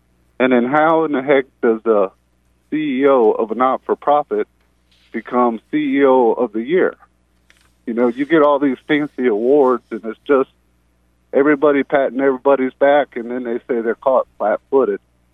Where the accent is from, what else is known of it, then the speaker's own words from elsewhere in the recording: Ocala, Florida, United States; Yeah, I was raised here in Ocala, and I've been in the horse industry here for over 25 years